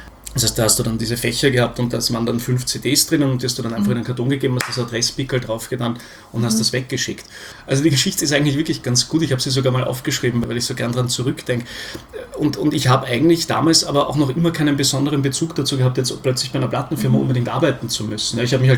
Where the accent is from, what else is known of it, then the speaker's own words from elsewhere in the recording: Austria; now in Berlin, Germany; man als Österreicher in Berlin, also zum Beispiel bei mir in der Firma